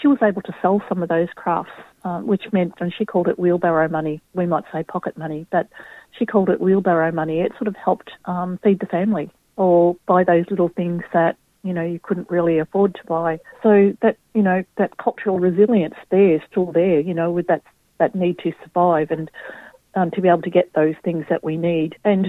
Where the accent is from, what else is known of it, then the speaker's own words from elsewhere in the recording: Australia; I guess it's a memory of growing up on the Murray River, or we call it the Maloo.